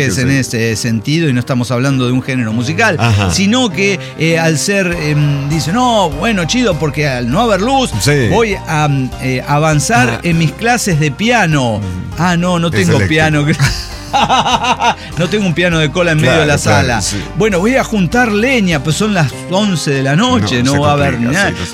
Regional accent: Veracruz, Mexico; Tengo 27 años, soy de Veracruz. Veracruz es un estado muy esotérico, o sea, muy chamánico

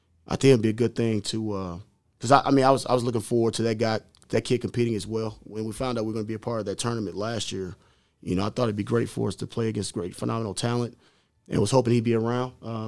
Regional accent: Illinois, United States; I mean, I'm from Illinois, so I'm still learning my Indiana history.

